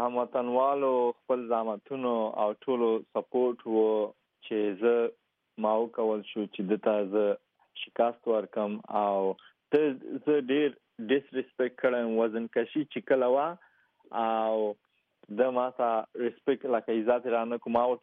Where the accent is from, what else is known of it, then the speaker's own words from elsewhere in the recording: Afghanistan; زه خو د افغانستان بچایم افغان یم